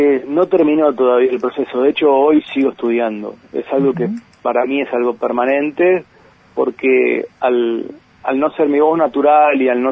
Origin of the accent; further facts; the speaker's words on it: Argentina; como argentino te digo que me da muchísimo, muchísimo orgullo.